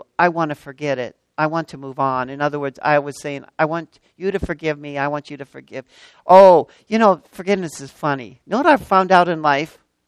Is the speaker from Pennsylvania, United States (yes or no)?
yes; Erie, Pennsylvania, United States; I was born and raised in Erie, so in around that area.